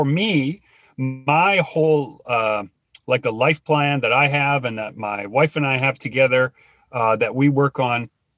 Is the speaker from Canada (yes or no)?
yes; Canada; We're so Canadian.